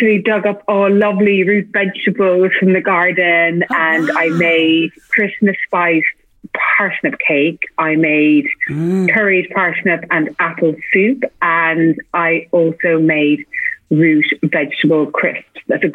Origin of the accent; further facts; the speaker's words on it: Ireland; accent: Irish; It's just my Irish accent.